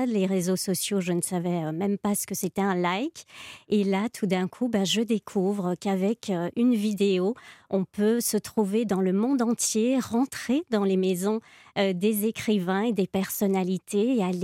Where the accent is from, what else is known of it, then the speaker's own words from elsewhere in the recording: Belgium; je cumule aussi parce que je suis belge